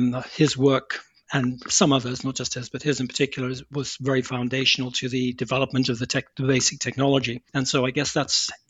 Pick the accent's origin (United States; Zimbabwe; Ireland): Zimbabwe; moved away as an adult; also born or lived in England; So going back to the very beginning, I was born in Africa, what is now Zimbabwe, although back then it was Rhodesia. I went through high school there and then moved to England to the University of Cambridge